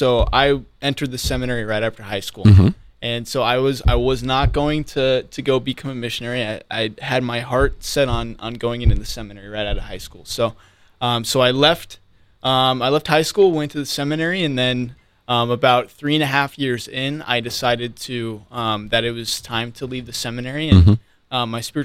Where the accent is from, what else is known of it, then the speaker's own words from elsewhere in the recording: Iowa, United States; Yeah. It's funny. When I came to Ohio, everybody's like, Iowa, okay. How many people are from there? I'm like, well, more than you'd expect. I'm from a very